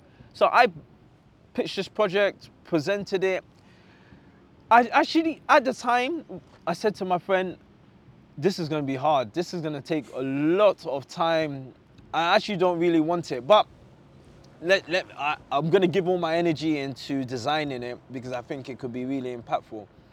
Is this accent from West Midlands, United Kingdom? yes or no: no; London, United Kingdom; I know growing up in London, you don't really have much access to structured sports unless it's in a school.